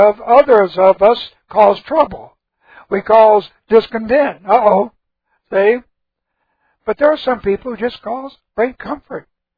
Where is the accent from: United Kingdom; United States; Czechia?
United States; California; born there; First birth, I was born in California.